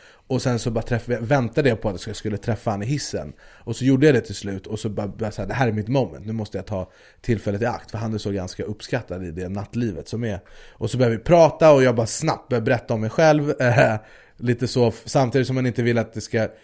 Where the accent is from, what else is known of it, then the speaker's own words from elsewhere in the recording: Sweden; tja, jag är från Sverige, jag kommer till